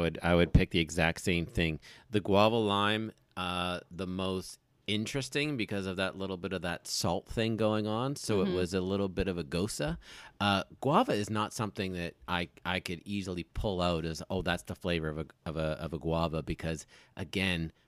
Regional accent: Vancouver, British Columbia, Canada; because I grew up in Vancouver and we just didn't do that.

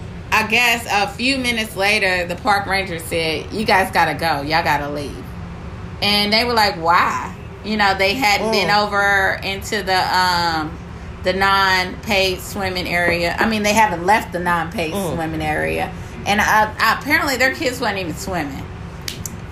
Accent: Indianapolis, Indiana, United States; we come from Indianapolis, aka Naptown, aka the Sleepy City.

